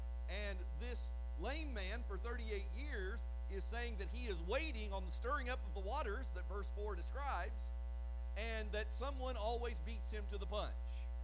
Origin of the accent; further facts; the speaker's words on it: New Albany, United States; when Greg and I were little boys growing up in New Albany.